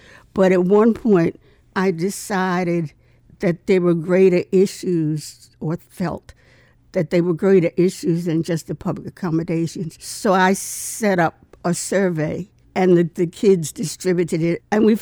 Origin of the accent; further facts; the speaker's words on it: Cambridge, Maryland, United States; also born or lived in Baltimore; I was born in Baltimore, actually, and we lived there till I was about 8 or 9 years old. The Depression came along, and my father closed his drugstore in Baltimore, and the family, our household, moved down to Cambridge.